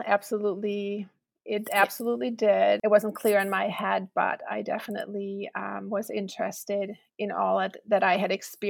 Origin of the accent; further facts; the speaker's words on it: Denmark; I'm from Denmark. I grew up in a little village that was also an epilepsy hospital at the time.